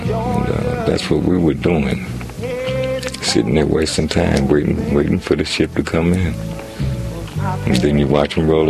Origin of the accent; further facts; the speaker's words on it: Buffalo, New York, United States; I was born and raised in Buffalo.